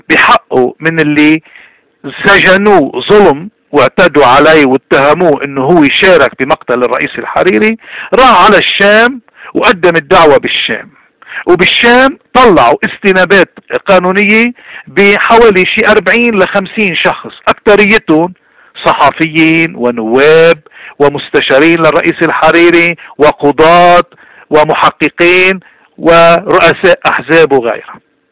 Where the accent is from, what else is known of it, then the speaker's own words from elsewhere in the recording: Lebanon; وعلينا كلبنانيين أن نضع أيدينا بأيدي بعضنا البعض لنحمي الوطن